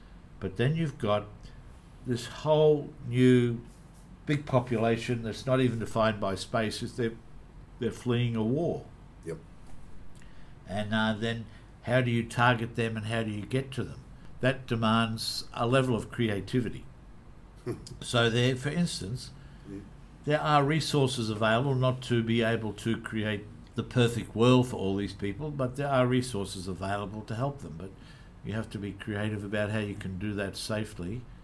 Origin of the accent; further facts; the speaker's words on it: Australia; from what I know of Australia as an Australian